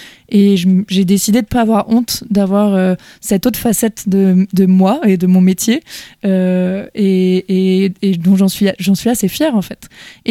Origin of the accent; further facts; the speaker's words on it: England, United Kingdom; En plus, j'ai le droit de chanter en anglais parce que je suis anglaise.